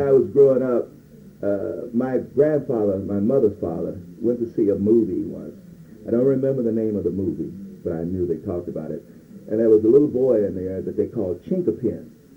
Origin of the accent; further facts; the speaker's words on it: Lexington, Kentucky, United States; also born or lived in Louisville; I was born in Louisville, but moved to Lexington with my grandparent about a month.